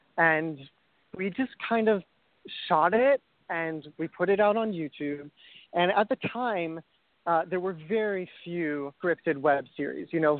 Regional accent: Israel; I grew up in Israel. My mom's American and my dad's Israeli. And I would spend my summers coming to New York to visit my family, my mom's side of the family.

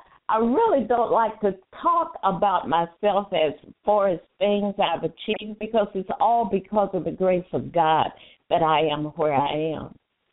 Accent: Macon, Georgia, United States; now in DeKalb County, United States; I am a native Georgian. I was born and reared in Central Georgia in Macon.

